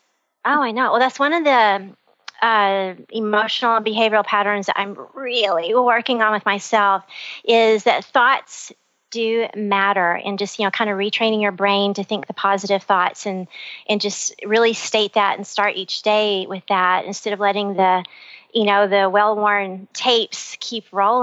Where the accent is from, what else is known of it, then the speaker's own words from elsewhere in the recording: Happy, Texas, United States; I grew up in Happy, Texas in a farmer and rancher family.